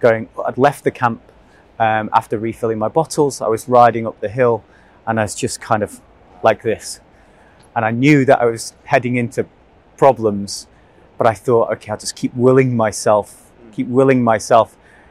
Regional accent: Isle of Man; even though I'm from the Isle of Man and it's cold.

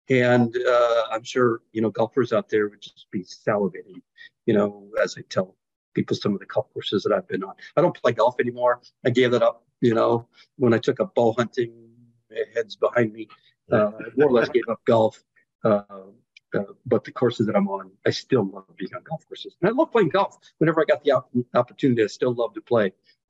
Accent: Dyersville, Iowa, United States; So I grew up in Dyersville, Iowa, far eastern Iowa, and had been playing golf.

